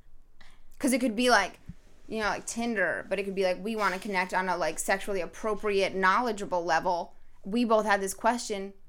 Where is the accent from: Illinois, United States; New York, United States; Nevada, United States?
New York, United States; And, like, I grew up in New York, mind you. So, like, sitting on the subway.